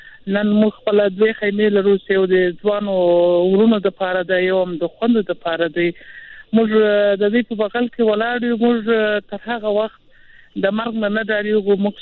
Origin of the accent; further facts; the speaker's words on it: Helmand, Afghanistan; زه خپله د هلمند د یو منطقې ته راغلی.